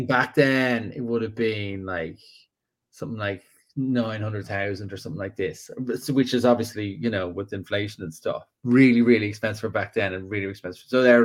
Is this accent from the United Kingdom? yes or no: no; Ireland; now in United States; Now, I, as an Irish person, I'm expected to love drinking whiskey